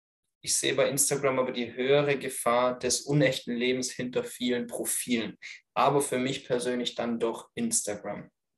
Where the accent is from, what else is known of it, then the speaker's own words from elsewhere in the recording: Stuttgart, Baden-Württemberg, Germany; Ich komme zwar aus Stuttgart, aber Berlin.